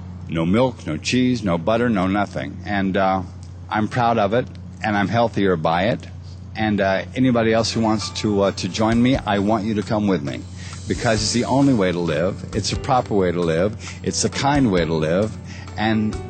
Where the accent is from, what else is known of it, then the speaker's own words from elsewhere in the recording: the South, United States; I was raised in the South, where we eat everything that breathes.